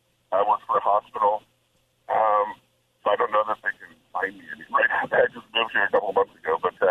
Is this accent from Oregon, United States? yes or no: yes; Oregon, United States; now in New York, United States; I'm from Oregon, a very fairly liberal state, third-party candidate, but obviously didn't win.